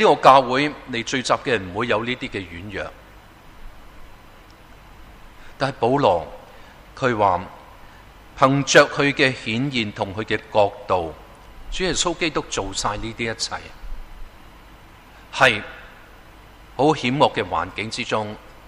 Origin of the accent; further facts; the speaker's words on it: Hong Kong; 我又想在香港，很多我们在这里生于斯的一路长大